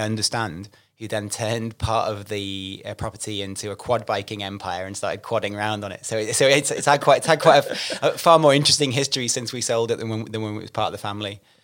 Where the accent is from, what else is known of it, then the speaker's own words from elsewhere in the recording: North West England, United Kingdom; I grew up in Cheshire in the UK, formerly Merseyside before the postcode changed.